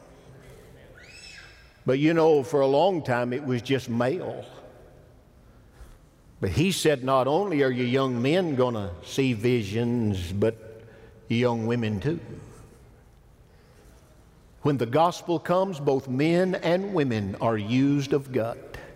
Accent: Alabama, United States; also born or lived in Detroit, United States; I was born in Detroit. Lived there till I was a second grader. The race riots got hot. They burned Detroit down in 68. We had moved to Alabama.

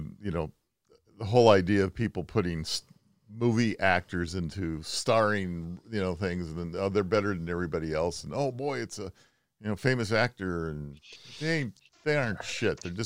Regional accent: Santa Monica, California, United States; I met living in LA, growing up in Santa Monica, having businesses there and in Encino as well

